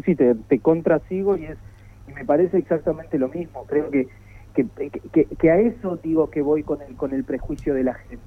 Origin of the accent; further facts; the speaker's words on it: Villa de Mayo, Buenos Aires Province, Argentina; also born or lived in Paris / London / San Francisco / Italy; Yo vengo de un barrio que se llama Villa de Mayo, nací en Los Polvorines, es un barrio común y corriente de gente laburadora